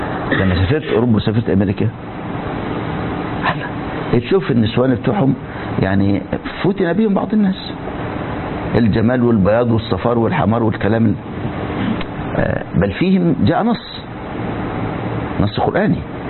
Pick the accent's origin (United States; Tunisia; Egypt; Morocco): Egypt; بل يعني اذكر موقف حدث عندنا في مصر.